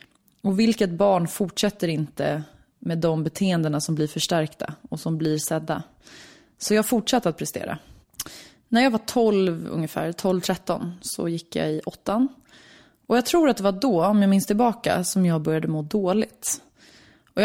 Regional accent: Lidingö, Stockholm County, Sweden; Jag är uppväxt på Lidingö, jag är född 1988 och jag växte upp med min mamma, min pappa och min lilla syster Josefin.

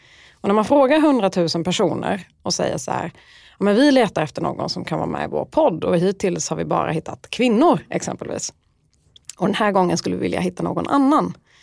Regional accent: Skåne, Sweden; now in Stockholm, Sweden; Jag skulle beskriva mig som en skåning som har bott i Stockholm längre än vad jag trodde från början. För första gången jag flyttade upp så hatade jag det och flyttade tillbaka efter något år.

